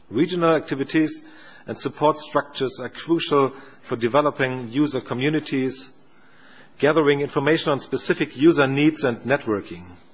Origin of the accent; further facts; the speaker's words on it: Bremen, Germany; English is a second language; my hometown Bremen has learned that Nereos serves as an important tool